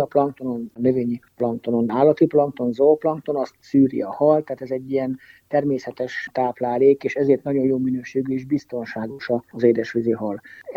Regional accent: Alsóörs, Veszprém County, Hungary; alsóösen nőttem föl évzárótól évnyitóig, a nyáron én nem voltam a Balcsin.

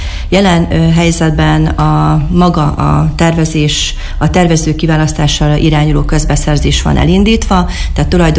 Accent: Miskolc, Borsod-Abaúj-Zemplén, Hungary; hanem törzsikeres miskolciként is örömmel

